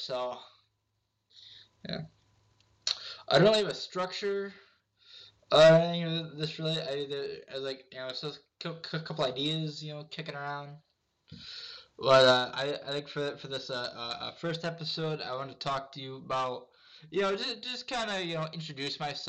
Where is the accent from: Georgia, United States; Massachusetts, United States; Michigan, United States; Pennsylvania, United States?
Michigan, United States; Bay City; Bay City, of course, my hometown. Which actually, fun fact, I was born in Dearborn. You know, just outside of Detroit. Never lived there.